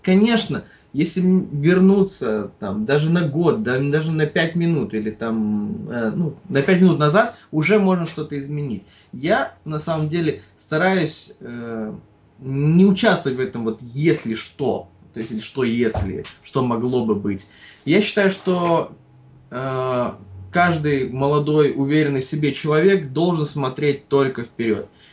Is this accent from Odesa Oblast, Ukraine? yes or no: yes; Odesa, Odesa Oblast, Ukraine; В Одессе, я стопроцентный одессит.